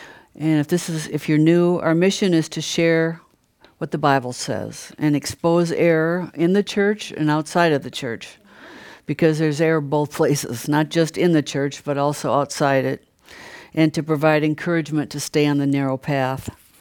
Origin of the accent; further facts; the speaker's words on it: Brainerd, Minnesota, United States; Even when we were in my hometown, Brainerd, this weekend, people want to know what's going on.